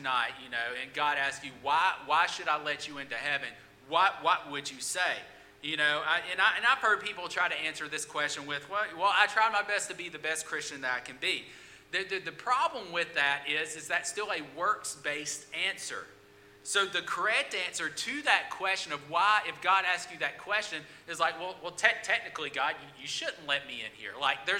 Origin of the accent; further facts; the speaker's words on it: Alabama, United States; the greatest university in all the world, the University of North Alabama, I went there, and it was in my hometown.